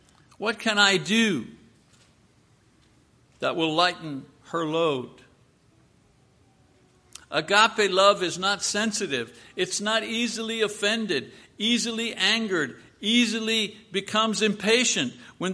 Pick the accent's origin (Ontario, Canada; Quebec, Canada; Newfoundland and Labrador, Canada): Quebec, Canada; And in our family, growing up in Quebec, I was an only child.